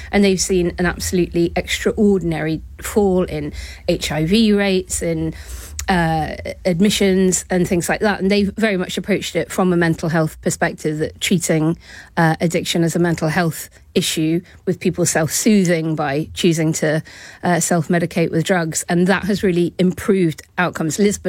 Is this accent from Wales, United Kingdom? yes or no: no; London, United Kingdom; they would be freed up to tackle the things that I, as a Londoner, do really care about